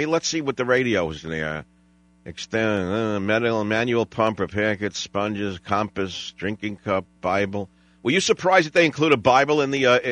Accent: San Francisco, California, United States; Let's go to my hometown station, KNEW San Francisco.

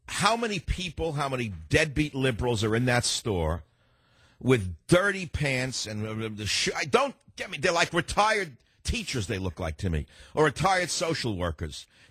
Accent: Bronx, New York, United States; I was a kid from the Bronx. We had no guns. No one in the family ever shot one, so far as I knew.

